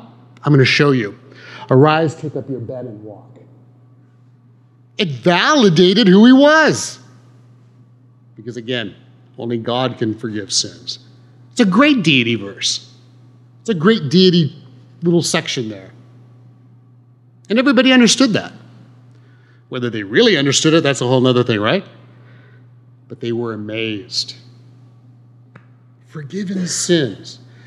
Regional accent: Huntington Beach, California, United States; also born or lived in England; But I'm from Huntington Beach. I was born and raised here. And at one time I lived in England

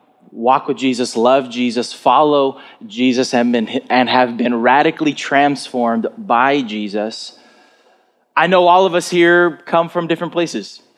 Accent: United States; I'm American, right? We believe in Easter.

